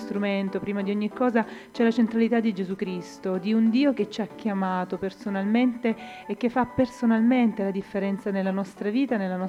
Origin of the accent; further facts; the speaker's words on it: Lecce, Apulia, Italy; Io sono originaria di Lecce, la Puglia.